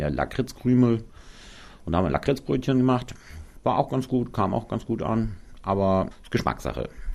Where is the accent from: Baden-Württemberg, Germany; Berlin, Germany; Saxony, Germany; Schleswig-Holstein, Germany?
Schleswig-Holstein, Germany; Bistensee; born there; In Bistensee, da hatten wir vorher eine Bäckerei noch, da bin ich direkt als Hausgeburt in der Bäckerei geboren worden.